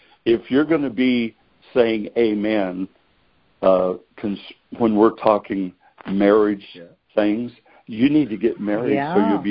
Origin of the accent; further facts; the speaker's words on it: Modesto, California, United States; I was born and raised in Modesto.